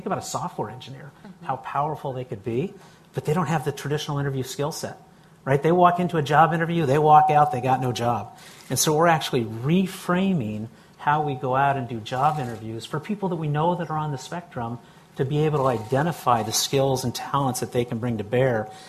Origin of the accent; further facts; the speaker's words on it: Idaho, United States; and I hate to say this because I'm from Idaho